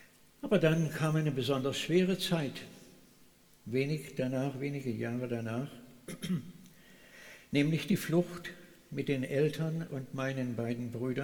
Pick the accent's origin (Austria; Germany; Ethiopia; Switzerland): Germany; Saxony; in der Heimat, in meiner Heimatgemeinde im Erzgebirge.